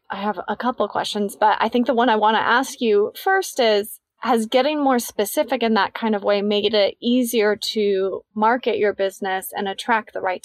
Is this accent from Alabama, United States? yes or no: no; Newport, Rhode Island, United States; And I grew up in Newport, so I'm really familiar with the US Open.